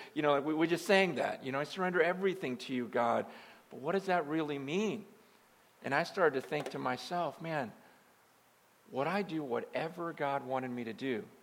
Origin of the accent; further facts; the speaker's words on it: Carpinteria, California, United States; now in Bay Area, United States; moved here to the Bay Area a few months ago, I was from Southern California over by Reality Carpinteria, and just weren't enough Chinese people down there.